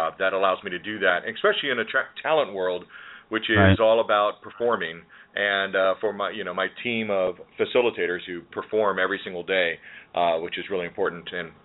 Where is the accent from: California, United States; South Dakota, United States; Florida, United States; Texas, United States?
Florida, United States; Tampa; also born or lived in Seattle; I came here from Seattle, although I was born and raised in Tampa, but I was in Seattle for 15 years and moved here to start this career.